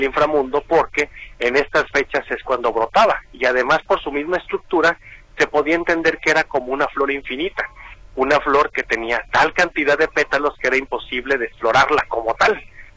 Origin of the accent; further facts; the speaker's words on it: Mexico; el Día de Muertos sigue siendo las tradiciones mexicanas que más nos representan en todo el mundo